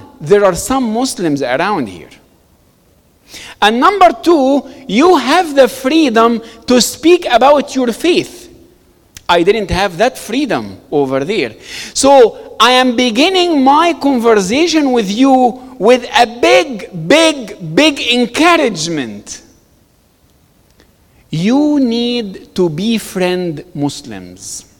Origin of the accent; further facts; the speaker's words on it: Egypt; I was born and raised in Egypt.